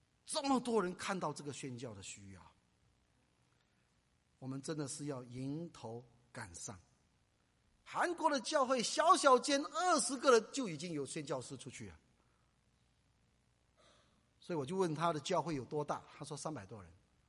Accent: China; 我们中国人说家丑都不外扬

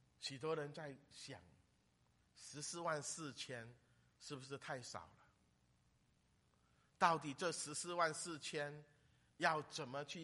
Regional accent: Fujian, China; now in United States; 我很会流汗，我们福建人说那个人很爱流汗

